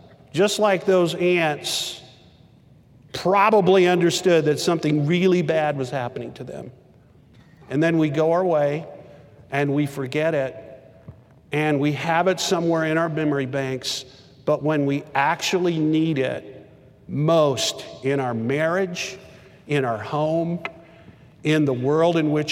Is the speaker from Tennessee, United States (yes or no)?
no; Texas, United States; When I was a kid in the third grade on a dare, growing up in Texas on the playground